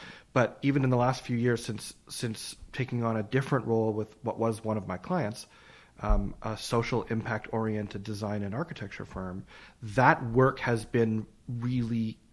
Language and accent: English; Richmond, British Columbia, Canada; also born or lived in Manitoba; Well, after my family moved when I was quite young from Manitoba, I spent my formative years and youth in Richmond, BC. So that's just, of course, south of Vancouver.